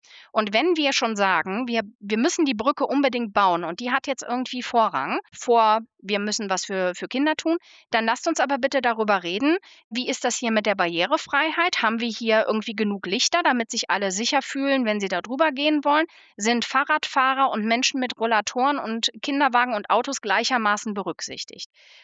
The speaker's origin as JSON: {"language": "German", "region": "North Rhine-Westphalia", "country": "Germany", "tie": "born there", "said": "ich komme ja, du hattest es eingangs gesagt, gebürtig aus Nordrhein-Westfalen. Da bin ich auch viele Jahre eben beruflich und ehrenamtlich unterwegs gewesen."}